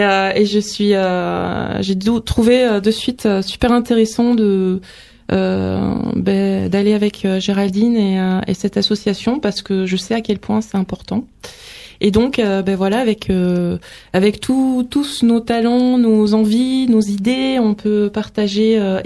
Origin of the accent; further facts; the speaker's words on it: Avignon, Provence-Alpes-Côte d'Azur, France; Et je viens d'Avignon, donc qui est un peu plus, enfin c'est une ville quoi.